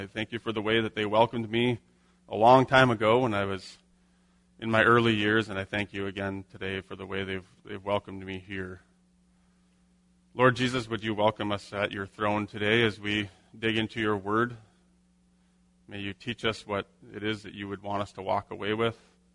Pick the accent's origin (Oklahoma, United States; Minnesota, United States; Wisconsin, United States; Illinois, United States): Minnesota, United States; Winger; So I grew up in the Winger area.